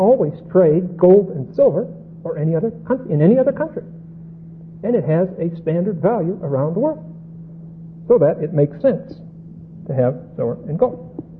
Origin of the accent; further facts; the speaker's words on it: Pittsburgh, Pennsylvania, United States; I'm from Pittsburgh, and as a child, growing up in Pittsburgh, you spent the first 15 minutes of every morning trying to clear your sinuses.